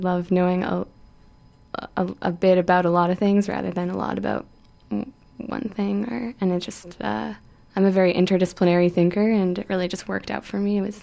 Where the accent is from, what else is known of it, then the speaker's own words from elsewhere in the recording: Vancouver, British Columbia, Canada; I'm from Vancouver, born and raised.